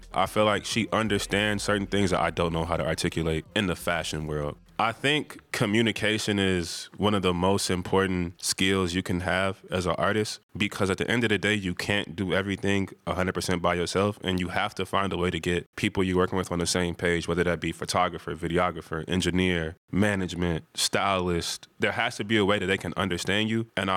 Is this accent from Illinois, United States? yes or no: yes; Chicago, Illinois, United States; I feel like growing up in Chicago, we're really big on shoes and specifically Jordans, like Mikes, even the fact that we called them Mikes.